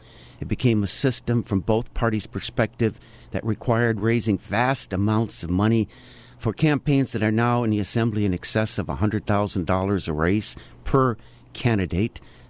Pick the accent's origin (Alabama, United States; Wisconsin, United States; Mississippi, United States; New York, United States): Wisconsin, United States; for the state assembly from what was then Price, Rusk, and Sawyer counties in northern Wisconsin, my hometown.